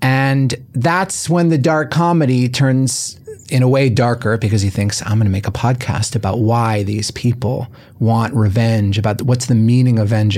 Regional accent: Massachusetts, United States; By the way, I used to say I'm from Boston until I saw Wahlburgers.

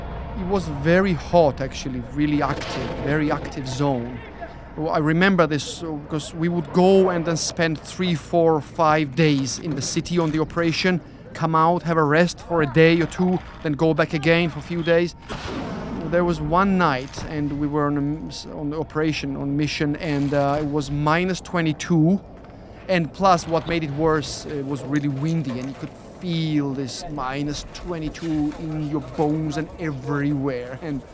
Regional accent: Georgia; English is a second language; now in United Kingdom; been living in the United Kingdom for 13 years now. And as for the war, yeah, being born and then growing up in Georgia, I have witnessed about five wars

